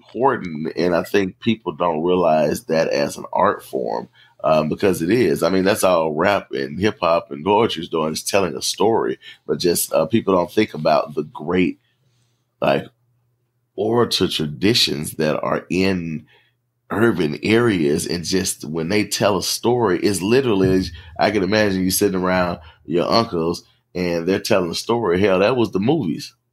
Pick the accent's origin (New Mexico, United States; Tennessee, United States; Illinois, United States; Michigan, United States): Tennessee, United States; Memphis; Now, I'll say this, I'm from Memphis. We are all about in Mississippi, the oral traditions and just storytelling.